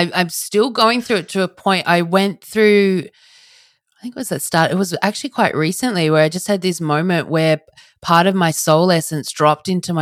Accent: Australia; I've grown up in Australia. I was born in Australia.

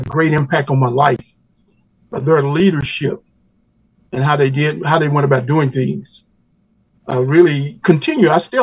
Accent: Greenville, United States; I try my very best in defending my hometown that we had no monopoly on racism. Racism is a part of the world. And some people make it out like Greenville has a monopoly on it, and we don't.

